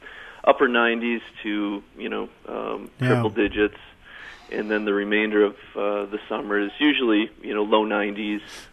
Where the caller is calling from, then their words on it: Ketchum, Idaho, United States; Like I said, I'm from Ketchum, Idaho